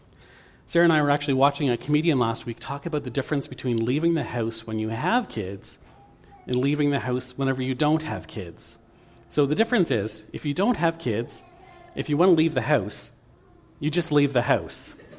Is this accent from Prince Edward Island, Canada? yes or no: yes; Prince Edward Island, Canada; I grew up in Prince Edward Island. My family had a shore lot.